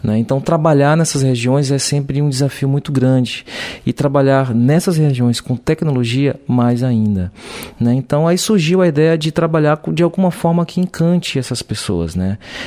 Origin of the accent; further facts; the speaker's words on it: Manaus, Amazonas, Brazil; sou de Manaus